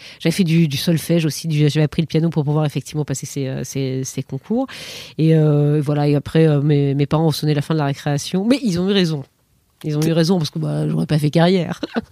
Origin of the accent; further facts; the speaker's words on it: Périgueux, Nouvelle-Aquitaine, France; J'ai grandi en province, à Périgueux, en Dordogne. J'ai un frère. J'ai grandi dans cet univers.